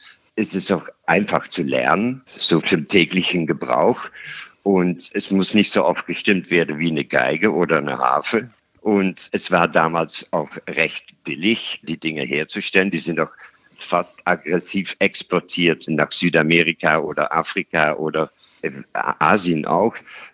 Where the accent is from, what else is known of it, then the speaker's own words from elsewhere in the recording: Netherlands; German is a second language; now in Germany; ich komme aus den Niederlanden und wenn man dann als fremder Musiker in Deutschland kommt, hat man erstmal keine Arbeit.